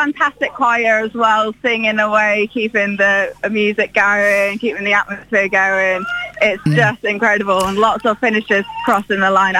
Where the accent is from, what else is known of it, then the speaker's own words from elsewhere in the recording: Southsea, South East England, United Kingdom; No, I'm from Southsea, so I've never sort of run around this area before.